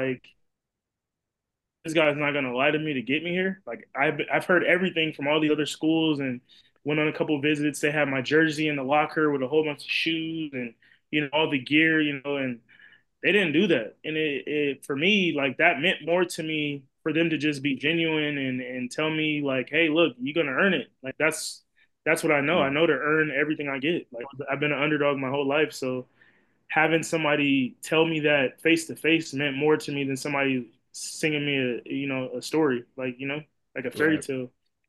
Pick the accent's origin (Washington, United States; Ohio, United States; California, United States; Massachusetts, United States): Washington, United States; Seattle; I'm from the Northwest, Seattle